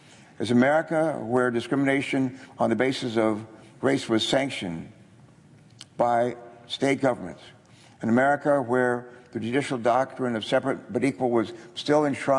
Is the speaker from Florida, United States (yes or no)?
no; Danville, Virginia, United States; also born or lived in Beckley; While my sister and I were born in a coal mining town in Beckley, West Virginia, where we were raised in Danville, Virginia, right on the North Carolina border, just north of Greensboro.